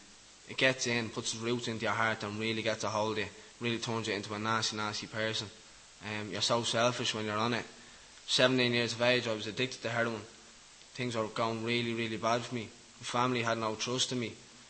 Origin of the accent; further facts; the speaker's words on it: Dublin, Leinster, Ireland; As you were being told, you probably know from my accent, I'm from Dublin. I grew up a Roman Catholic.